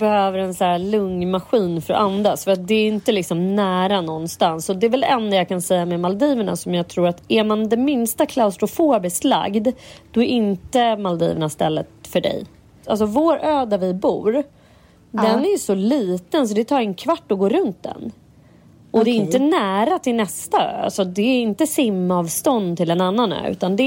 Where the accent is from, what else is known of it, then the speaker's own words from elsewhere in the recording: Sweden; Då sa jag att, men vi är liksom fan svenska. Vi typ så här, har Thailand som andra land